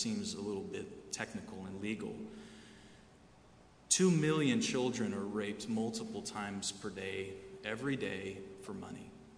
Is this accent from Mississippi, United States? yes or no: no; Texas, United States; I'm actually an eighth generation Texan, if you believe that. And as a Texan, I confess I have a certain amount of contempt for every place that is not Texas.